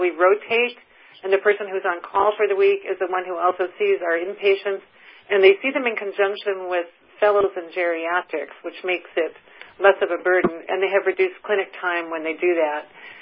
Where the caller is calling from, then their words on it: Seattle, Washington, United States; I'm calling from Seattle